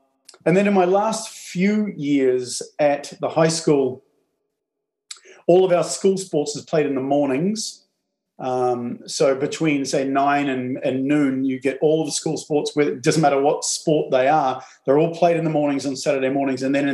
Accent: New Zealand; growing up in New Zealand didn't have any professional sports.

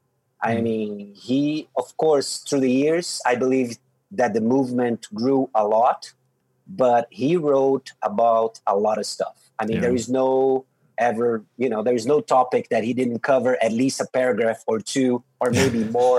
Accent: Brazil; from Brazil.

